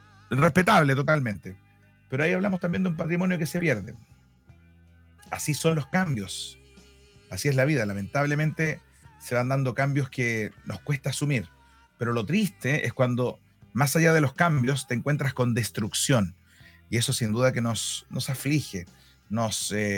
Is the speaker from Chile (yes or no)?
yes; Valparaíso, Chile; Yo personalmente, de hecho, nací en el Cerro Alegre de Valparaíso. en el desaparecido Hospital Alemán